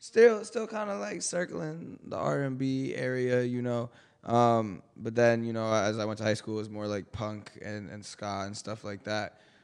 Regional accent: Portland, Maine, United States; moved away as an adult; now in New York, United States; I'm from Portland, Maine, but I live in New York, kind of in the 914 area.

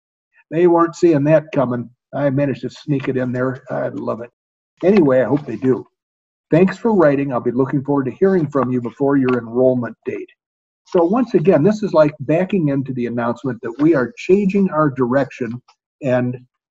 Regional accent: Oklahoma, United States; I'm from Oklahoma. You'd think I'd like okra, but no, not me.

